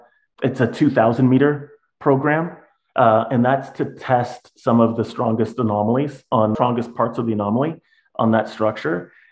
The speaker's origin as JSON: {"language": "English", "town": "Toronto", "region": "Ontario", "country": "Canada", "tie": "born or raised there", "said": "So I'm a mining engineer by training, born and raised in Toronto, but I've spent most of my career working in Africa and Brazil."}